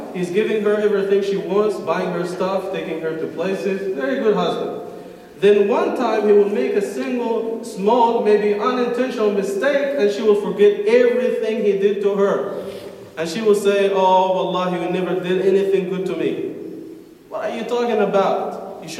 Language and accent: Arabic; Egypt; هي نقطة بيقولوها عندنا في مصر